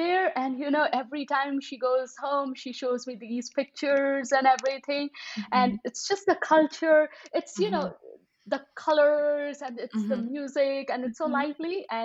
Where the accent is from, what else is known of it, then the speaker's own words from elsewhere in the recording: India; now in United States; I grew up in India